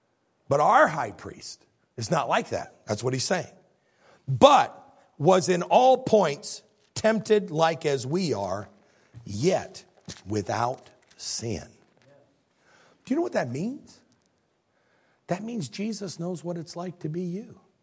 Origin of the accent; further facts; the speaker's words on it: Chicago, Illinois, United States; Am I talking too fast? I am from Chicago.